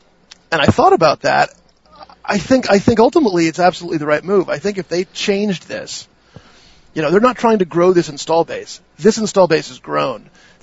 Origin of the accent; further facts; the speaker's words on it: United States; as an American